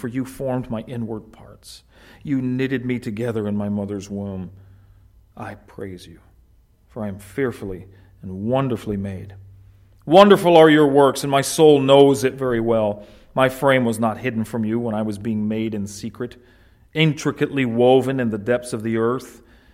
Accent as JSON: {"language": "English", "town": "Canton", "region": "Ohio", "country": "United States", "tie": "born there", "said": "God didn't see fit to get my permission before I was born in Canton, Ohio."}